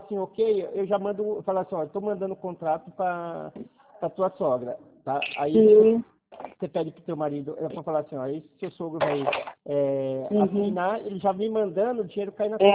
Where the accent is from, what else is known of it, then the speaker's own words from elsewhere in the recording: Mogi Mirim, São Paulo, Brazil; Tô aqui em Mogi Mirim, Mogi Guaçu. Eu sou de Mogi Mirim e trabalho em Mogi Guaçu.